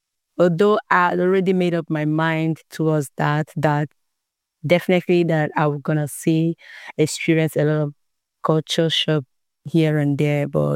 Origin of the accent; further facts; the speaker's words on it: Nigeria; now in Pennsylvania, United States; I'm from Nigeria. I'm one of the international nurses working at Best State Health, and I'm living in Pennsylvania.